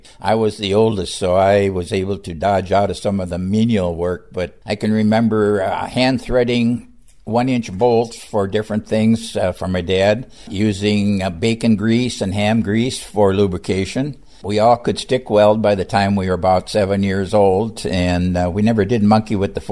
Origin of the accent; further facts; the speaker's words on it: North Dakota, United States; Having been born and raised in North Dakota on a farm, farmers, as you know, can do every doggone thing.